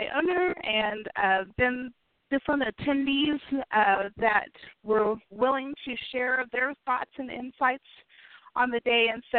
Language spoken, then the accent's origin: English; Kansas, United States; We're both Kansas girls. Both from Southeast Kansas.